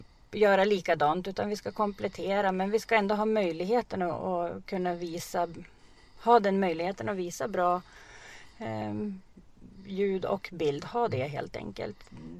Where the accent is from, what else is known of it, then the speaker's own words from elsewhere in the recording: Oviken, Jämtland County, Sweden; när jag växte upp i Oviken.